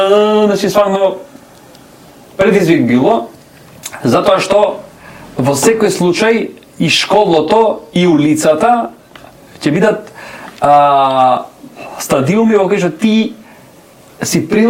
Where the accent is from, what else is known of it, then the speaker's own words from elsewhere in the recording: Bitola, Pelagonia, North Macedonia; ние фактички доаѓаме од Битол